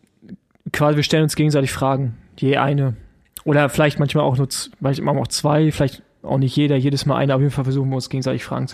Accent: East Germany, Germany; ich als Ossi, weißt du, alles über Berlin heraus mit drei Autobahnen

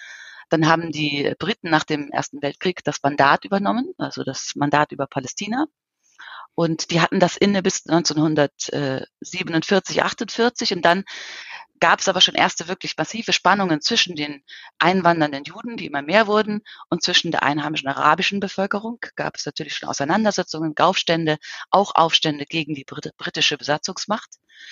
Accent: Hesse, Germany; Er ist etwa so groß wie mein Heimatland Hessen.

